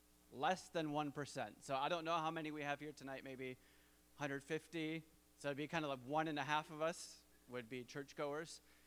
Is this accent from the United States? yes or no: yes; Hudsonville, Michigan, United States; now in England; I grew up in Hudsonville, so we get to be with Grandma and Grandpa this week when we're back as well.